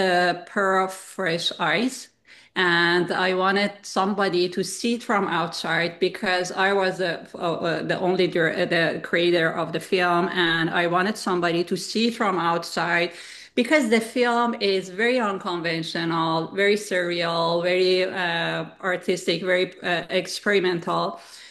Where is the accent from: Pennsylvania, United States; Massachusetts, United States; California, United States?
California, United States; Los Angeles; because I'm basically from Los Angeles. I came from Los Angeles to here and I have all my connection and network in Los Angeles.